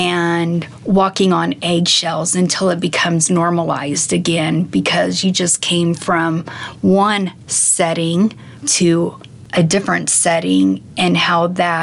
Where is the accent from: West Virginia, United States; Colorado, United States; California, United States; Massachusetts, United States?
Colorado, United States; Salida; I was born and raised here in Salida, Colorado.